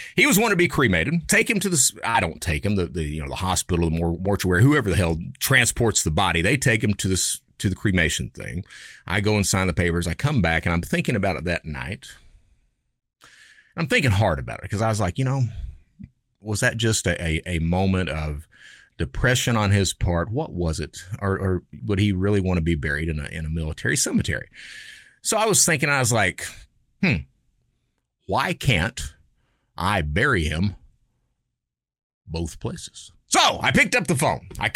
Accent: Kentucky, United States; no, I'm from Kentucky. I am. I'm from Kentucky.

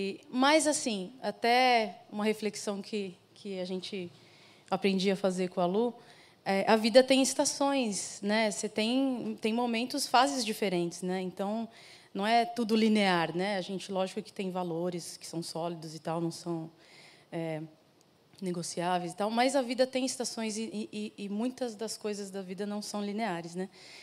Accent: São Paulo, Brazil; Eu sou paulistana, nasci, cresci, moro aqui desde sempre. Meus pais são mineiros.

